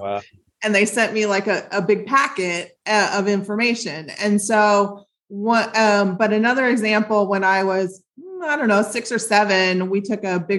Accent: Midwest, United States; I'm from the Midwest. My dad was a traveling salesman

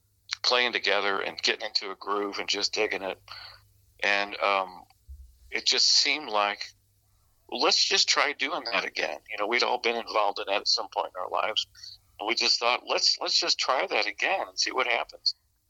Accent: St. James, Missouri, United States; We are from St. James, Missouri, a little bit south of you. And we got started at our high school.

